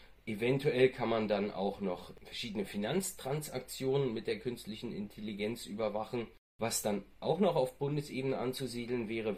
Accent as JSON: {"language": "German", "region": "Berlin", "country": "Germany", "tie": "born or raised there", "said": "wieder in meiner alten Heimat Berlin"}